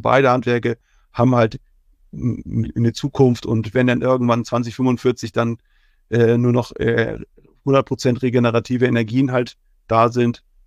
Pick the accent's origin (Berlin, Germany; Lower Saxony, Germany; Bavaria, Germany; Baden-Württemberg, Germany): Lower Saxony, Germany; ich komme ja jetzt aus der Nähe von Lüneburg